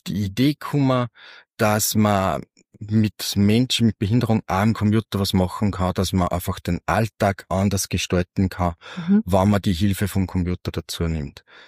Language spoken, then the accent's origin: German; Micheldorf, Upper Austria, Austria; Ich komme aus Micheldorf